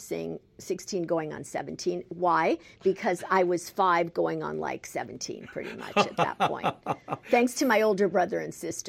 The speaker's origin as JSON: {"language": "English", "region": "California", "country": "United States", "said": "So, but I would answer I'm a Californian when anybody asked me anything, but you know, I feel the roots of it."}